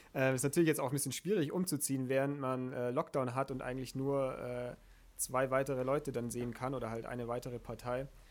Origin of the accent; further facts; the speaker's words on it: Barling, Bavaria, Germany; now in Munich, Germany; Kennengelernt haben wir uns eigentlich in Barling, in unserer Heimatstadt.